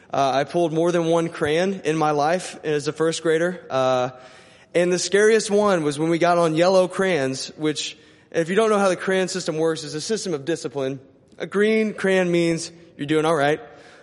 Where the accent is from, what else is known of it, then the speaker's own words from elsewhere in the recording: Linton, Indiana, United States; I'm from Linton. I went to IUPUI